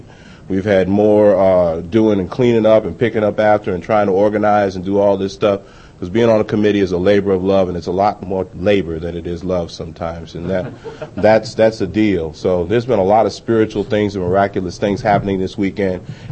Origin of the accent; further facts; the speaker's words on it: New York, United States; also born or lived in Knob Noster, Missouri; And then when I turned about 6 years old, we moved to New York. And New York is where I grew up. I grew up in Harlem